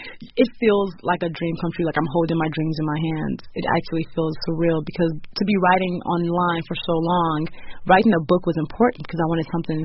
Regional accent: Nigeria; I happen to push past it and learn to love my culture as a Nigerian

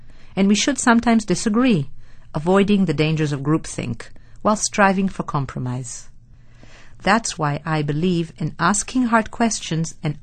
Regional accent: Israel; I grew up in Israel in the 70s with the shadows of the Holocaust.

